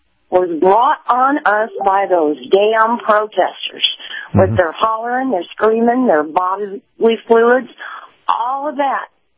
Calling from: San Antonio, Texas, United States; Good morning, Captain. … in San Antonio.

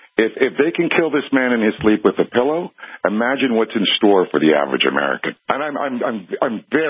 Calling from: Canada; I'm not calling from Canada to make a joke about anything right now.

